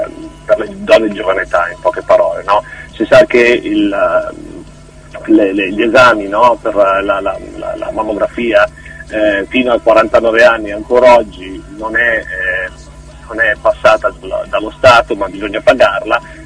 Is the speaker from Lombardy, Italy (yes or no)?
yes; Lombardy, Italy; provengo dalla provincia di Varese